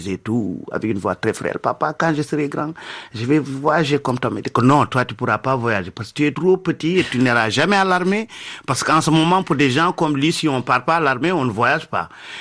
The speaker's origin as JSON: {"language": "French", "country": "Senegal", "said": "on vient de l'Afrique, on est du Sénégal, on n'est pas loin du Burkina Faso et ça nous touche tous."}